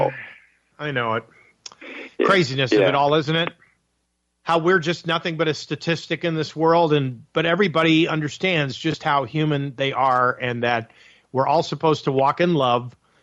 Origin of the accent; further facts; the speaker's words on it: Buffalo, New York, United States; We're talking about Buffalo, New York here? My hometown?